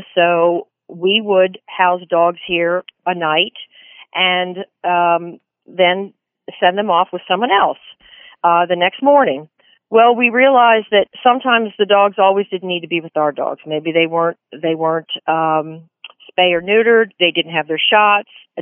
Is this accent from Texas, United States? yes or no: no; Virginia, United States; also born or lived in Alexandria; when I was growing up in Fairfax County, I was born in the city of Alexandria, Virginia, and just outside of the city in Fairfax County